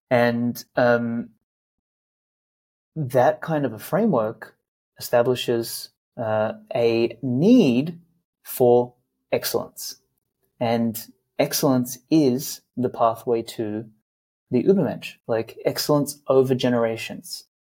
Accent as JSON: {"language": "English", "country": "Australia", "tie": "born or raised there", "said": "I grew up in Australia, like normal summer day was 45."}